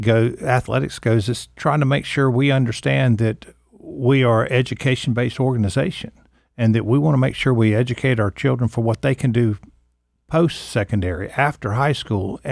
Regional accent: Georgia, United States; I grew up in Georgia, but I've seen places I've never seen before.

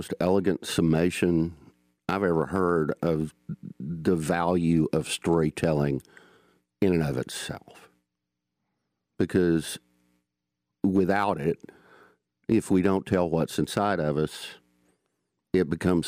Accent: the South, United States; accent: Southern, mountain twang; moved away as an adult; now in New York City, United States; When I first moved to New York City in 1984, folks heard my accent, and I often heard mockery come back.

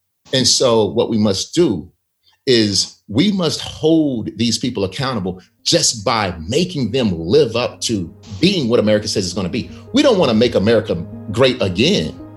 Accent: Selma, Alabama, United States; When I was 17 years old, the police pulled me over after a big football game in my hometown of Selma, Alabama, and drew down on me.

